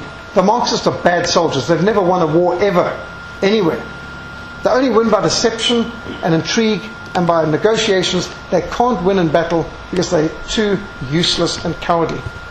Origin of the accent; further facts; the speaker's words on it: Zimbabwe; 13 countries fell to communism, including my home country of Rhodesia